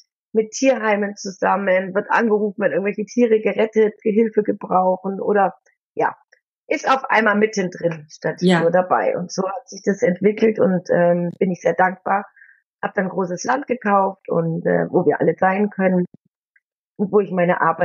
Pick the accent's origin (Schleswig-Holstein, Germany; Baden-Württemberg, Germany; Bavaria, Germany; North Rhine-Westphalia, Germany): Bavaria, Germany; born there; ich bin im Allgäu geboren, hatte da auch ganz lange eine Snowboard-Schule